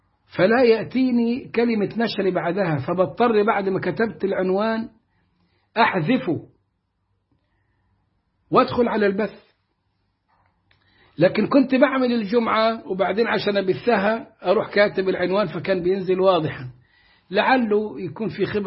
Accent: Sohag Governorate, Egypt; يا عمي بالله إن أنا من سوهاج صعيدي صعيدي الجواني،

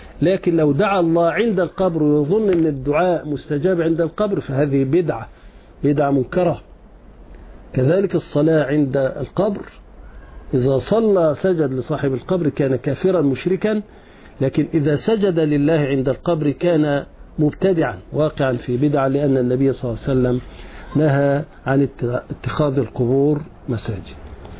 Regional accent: Egypt; لا يكون بناء كما هو حادث الآن عندنا في مصر، ده مخالف للشرع.

